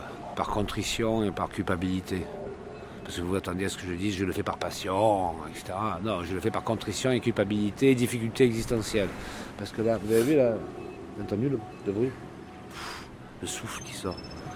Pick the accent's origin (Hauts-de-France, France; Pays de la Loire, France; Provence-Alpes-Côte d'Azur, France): Provence-Alpes-Côte d'Azur, France; Marseille; Ça nous rappelle qu'on est sudiste, qu'on est marseillais.